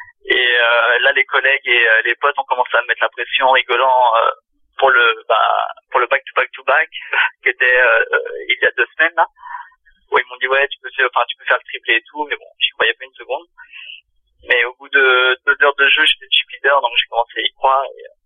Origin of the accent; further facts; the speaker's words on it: Rennes, Brittany, France; vu que moi je suis de province, je suis de Rennes, donc ça c'est pas du tout la même mentalité.